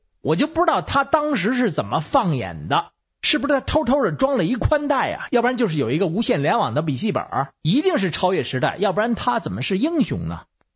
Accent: Beijing, China; 大家好，我是北京的

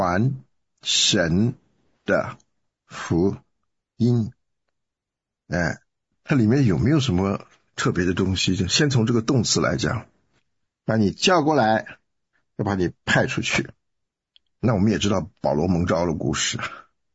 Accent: Taiwan; 但像我从台湾来，我真的我第一次听到

